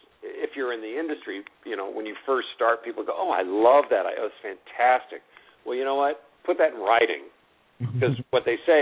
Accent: Houston, Texas, United States; now in Los Angeles, United States; I mean, I felt comfortable here because I grew up in Houston, which is a big city.

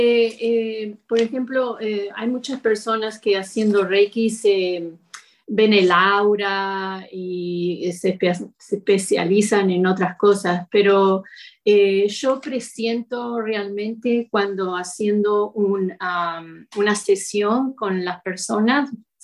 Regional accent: Montevideo, Uruguay; now in Toronto, Canada; yo soy de Montevideo, de Uruguay. Ahora en estos momentos hace unos 33 años que ya estoy viviendo en Toronto, en Canadá.

